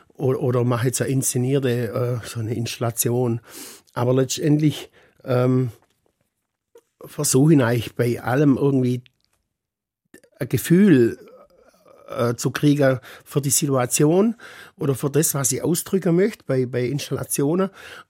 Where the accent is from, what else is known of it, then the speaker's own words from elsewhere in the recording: Baden-Württemberg, Germany; ich komme aus Oberschwaben, katholisch, konservativ